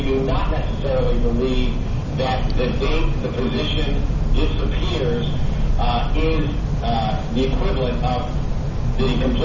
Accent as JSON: {"language": "English", "town": "Portland", "region": "Indiana", "country": "United States", "said": "I'm from Portland, Indiana"}